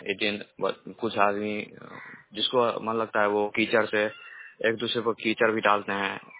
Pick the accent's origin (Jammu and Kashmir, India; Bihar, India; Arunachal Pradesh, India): Bihar, India; Navtoli; मैं नवटोली गांव से बिलोंग करता हूं, जो बेनीपट्टी प्रखंड में पड़ता है।